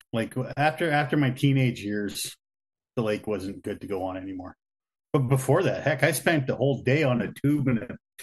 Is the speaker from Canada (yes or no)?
yes; Fort St. John, British Columbia, Canada; moved away as an adult; also born or lived in Vanderhoof; I was born in Vanderhoof, if anybody knows where that is. My parents moved to Fort St. John when I was a year and a half old, and I was basically raised in Fort St. John after that. Then I moved away.